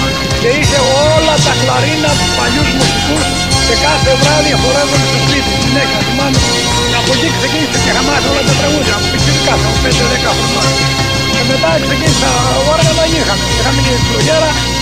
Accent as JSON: {"language": "Greek", "region": "Peloponnese", "country": "Greece", "tie": "born or raised there", "said": "Το χωριό μου λέγεται Κεφαλιού, που βγάζει ανθρώπους κεφάλι με λού, είναι κάτω στην Εθνία. 20 χιλιόμετρα από την Καλαμάτα."}